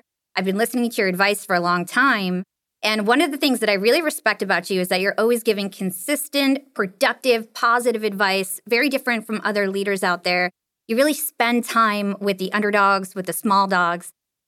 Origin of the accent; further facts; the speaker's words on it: New Jersey, United States; So we're both from Jersey.